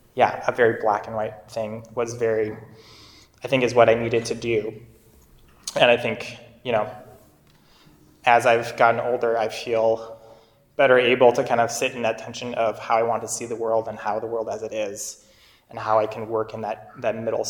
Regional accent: Worthington, Minnesota, United States; I grew up in Worthington, Minnesota. A lot of first-time immigrants living there.

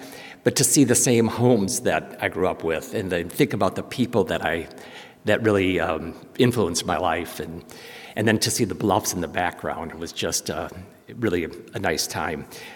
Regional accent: Winona, Minnesota, United States; Yeah, I was born here in Winona at the old hospital, if anybody remembers that.

